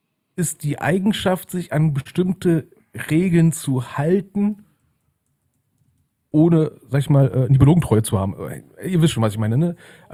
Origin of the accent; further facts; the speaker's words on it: Berlin, Germany; Also als Berliner war das einfach nur ein ganz gutes Guten Morgen.